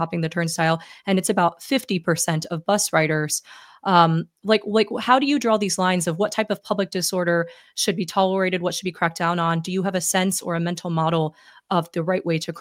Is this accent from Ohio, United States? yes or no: no; New York, United States; I'm a New Yorker and I'm a pot smoker, but I'm also a mom of a toddler